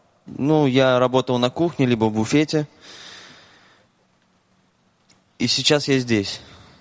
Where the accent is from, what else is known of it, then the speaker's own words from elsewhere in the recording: Kazan, Tatarstan, Russia; я из Казани.